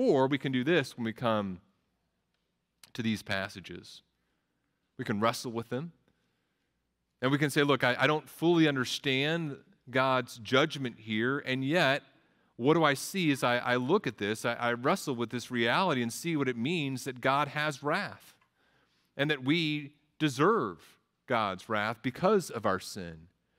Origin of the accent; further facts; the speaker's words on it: Texas, United States; I grew up in Texas, and in Texas, in the school systems, you're required to take 2 years of Texas history